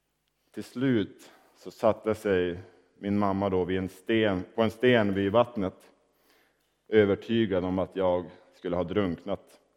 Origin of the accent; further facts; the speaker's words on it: Lycksele, Västerbotten County, Sweden; vid en sjö utanför Lycksele, den lilla stad där jag växte upp.